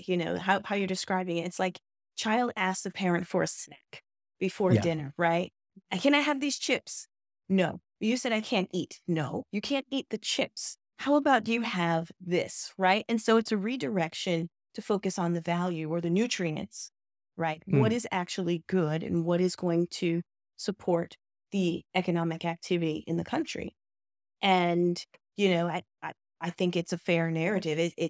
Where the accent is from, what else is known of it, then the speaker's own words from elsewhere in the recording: United States; I'm speaking very generally, but I can't because I'm American here.